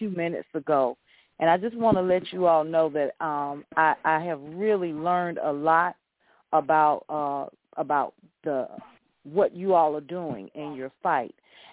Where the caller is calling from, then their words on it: Georgia, United States; I'm calling from Georgia